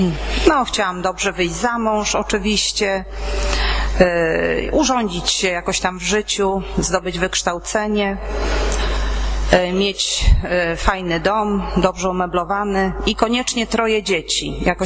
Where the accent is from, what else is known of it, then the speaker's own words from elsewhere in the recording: Darłowo, West Pomeranian Voivodeship, Poland; bo jesteśmy z Darłowa.